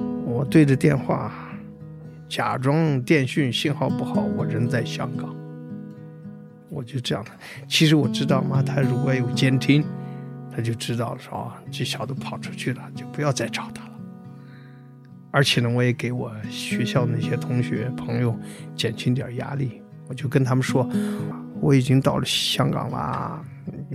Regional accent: Taiwan; 我们台湾呢也有这个大陆的吗？我说我是在军队大院长大的，我们家都是军官，哎，在那儿从小呢就是说的这个普通话

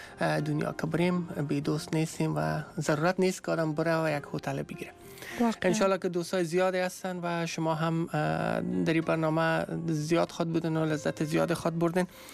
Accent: Afghanistan; moved away; زمانی که ما از افغانستان آمدیم

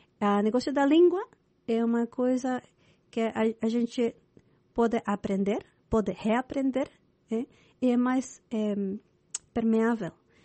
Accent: Chile; Portuguese is a second language; now in United States; Eu sou chilena, comecei a capoeira em 96, mas sempre os professores de capoeira que vinham do Brasil não falavam muito o espanhol lá no Chile ou inglês aqui nos Estados Unidos.

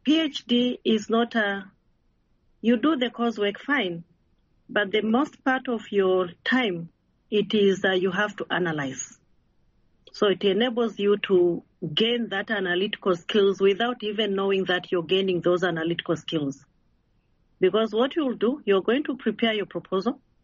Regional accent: Tanzania; English is a second language; I'm coming from Tanzania. I'm a very straight person.

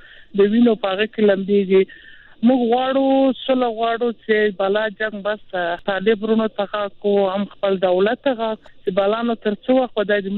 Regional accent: Helmand, Afghanistan; زه خپل د هلمند د یو منطقې سره غلی دلته

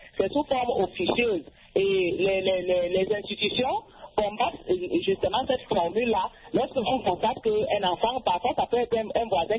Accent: Cameroon; Chez nous, au Cameroun, les enfants travaillent pour aider les parents et aussi pour apprendre à faire ce que les parents savent faire.

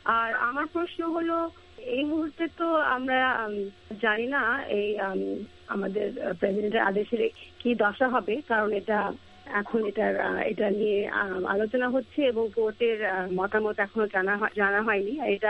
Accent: Bangladesh; now in Washington, United States; আমি ওয়াশিংটন থেকে বলছি। আমি একজন উকিল এবং শিল্পী, আমি বাংলাদেশি এবং আমেরিকান।

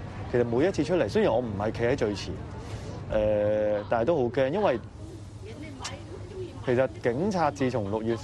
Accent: Hong Kong; 咁我係一個土生土長嘅香港人。

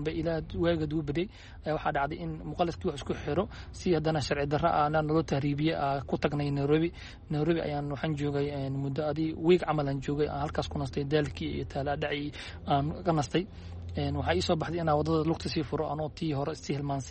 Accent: Mogadishu, Banadir, Somalia; moved away; Waxay ahayd sanadkii 2008-kii, waxaan joogay Muqdisho, waxaan ahaa reer Muqdisho, waxaan ka baxay si sharci darro ah.

